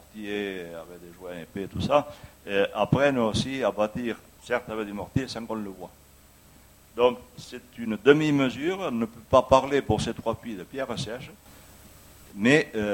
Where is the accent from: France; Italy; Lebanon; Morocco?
France; Mouillac; Je suis natif de Mouillac. J'ai connu l'exode rural.